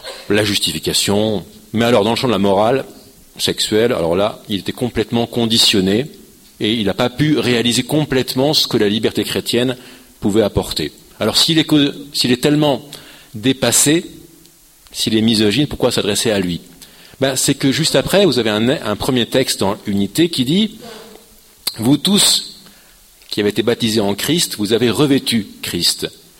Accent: Paris, Île-de-France, France; accent: Parisian; Par ailleurs, je suis parisien, ce qui a beaucoup d'avantages, mais aussi un inconvénient.

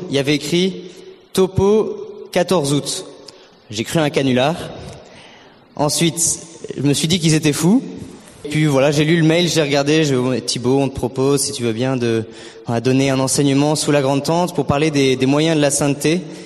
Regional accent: Bordeaux, Nouvelle-Aquitaine, France; j'ai 22 ans, je viens de Bordeaux où j'ai fait 3 ans de médecine.

